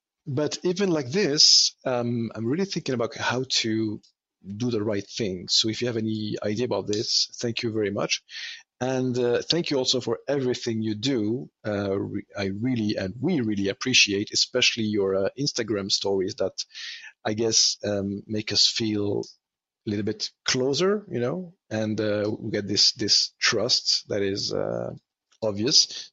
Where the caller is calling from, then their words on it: Montreal, Quebec, Canada; I am calling you from Montreal